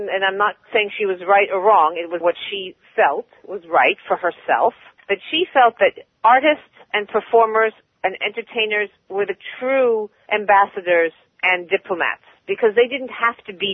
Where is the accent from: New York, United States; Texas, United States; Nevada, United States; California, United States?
California, United States; Beverly Hills; So my growing up in Beverly Hills, California was not necessarily, was definitely not, how the world functioned.